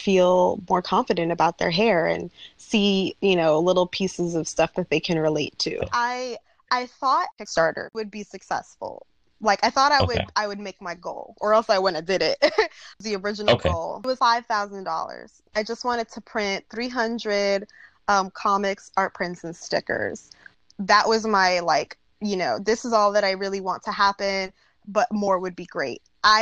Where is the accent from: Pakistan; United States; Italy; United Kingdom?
United States; Bronx, New York; It's my hometown. I'm a military brat, so I've lived everywhere, but the Bronx is what I can call home.